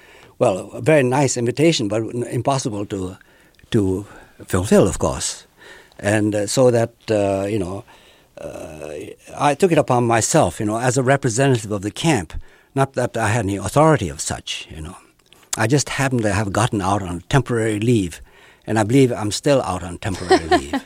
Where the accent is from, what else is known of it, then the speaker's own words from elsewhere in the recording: New York, United States; since I was from New York, after all, I didn't have to comply to this order to be locked up.